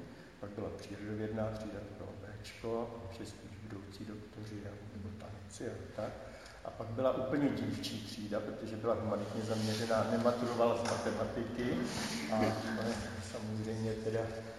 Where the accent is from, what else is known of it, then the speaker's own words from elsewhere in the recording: Prague, Czechia; tak jako rodilý Pražák jsem zvolil Brno